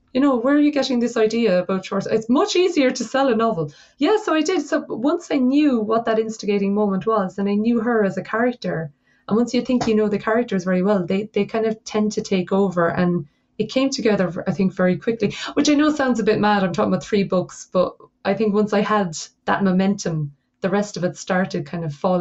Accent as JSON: {"language": "English", "country": "Ireland", "said": "This is because I'm from Ireland."}